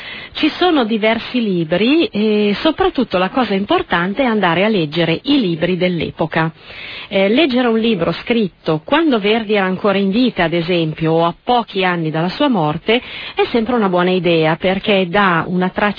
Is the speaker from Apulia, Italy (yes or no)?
no; Milan, Lombardy, Italy; Io sono milanese da generazioni, quindi insomma sono attaccata alla mia città perché io sono nata a Milano.